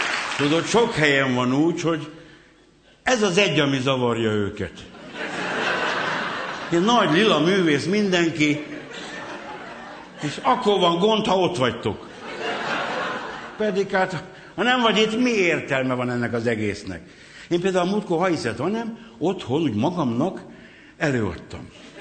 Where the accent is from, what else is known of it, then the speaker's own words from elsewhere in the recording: Kőbánya, Budapest, Hungary; born there; hazamegyek Kőbányára, és letagadom, hogy ott születtem, hogy nem is jártam arra.